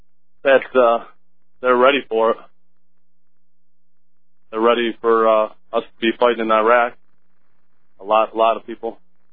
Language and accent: English; South Carolina, United States; I'm from South Carolina.